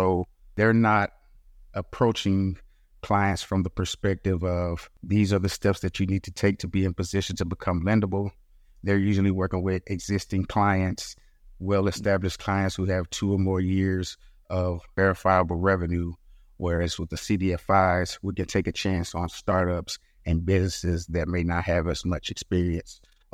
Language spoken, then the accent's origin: English; Hawaii, United States; born there; I was born in Hawaii, military brat.